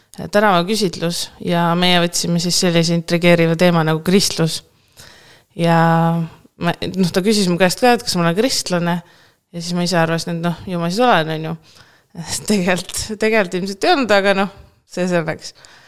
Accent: Hiiu County, Estonia; ja olen põline hiidlane , isa on hiidlane , ema Tallinnast

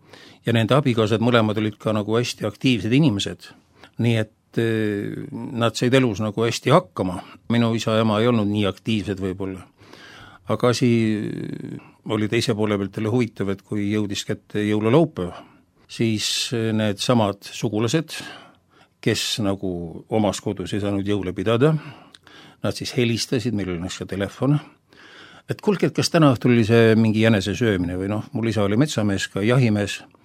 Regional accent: Tallinn, Harju County, Estonia; born there; Mina olen sündinud Tallinnas, aga oma vanemate poolt ma olen nagu kolm veerand pärit Tartumaalt ja veerand Virumaalt.

